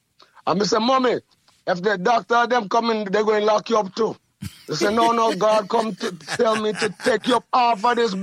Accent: Jamaica; as a Jamaican

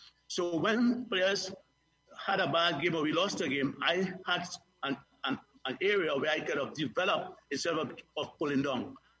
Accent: Trinidad & Tobago; But I always believe that nobody can play better than me as a Trinidadian.

